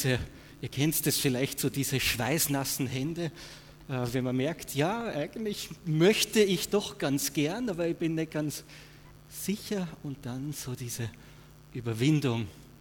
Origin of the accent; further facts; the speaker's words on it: Austria; Wir kommen aus Österreich, wir haben einen Tanzkurs gemacht